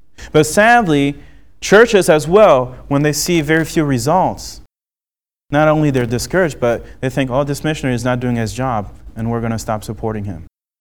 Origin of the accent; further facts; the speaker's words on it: France; Now, growing up in France